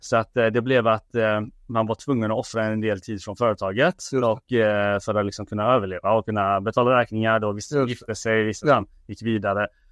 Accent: Angered, Västra Götaland County, Sweden; jag är uppvuxen i Angered, i orten.

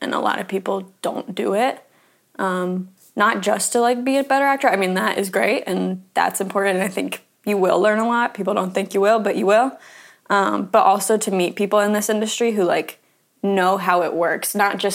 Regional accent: Atlanta, Georgia, United States; I'm from Atlanta. I'm an actor.

